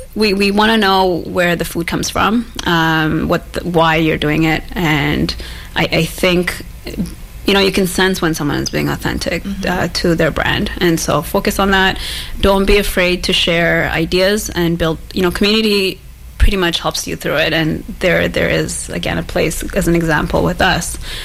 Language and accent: English; Toronto, Ontario, Canada; moved away as an adult; now in Vancouver, Canada; I grew up in Toronto for 20 years.